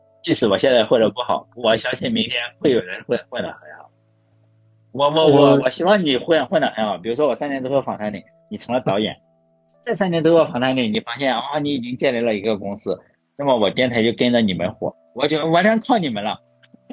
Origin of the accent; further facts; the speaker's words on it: China; 我觉得中国的水平，我们中国人有牛逼的。